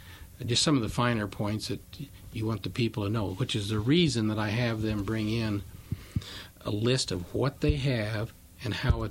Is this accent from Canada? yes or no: no; Red Oak, Iowa, United States; now in Knoxville, United States; I grew up down in Red Oak, which is also a county seat town.